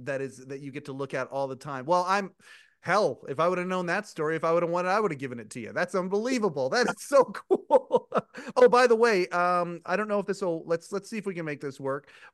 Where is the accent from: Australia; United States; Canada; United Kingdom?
Canada; Like I'm Canadian, right?